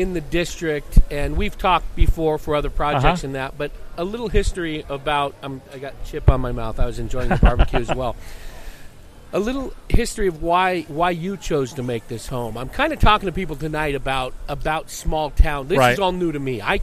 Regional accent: California, United States; I also, like I said, from California

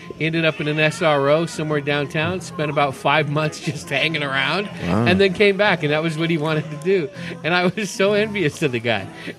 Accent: California, United States; There was a couple places in the East Bay where I grew up in California.

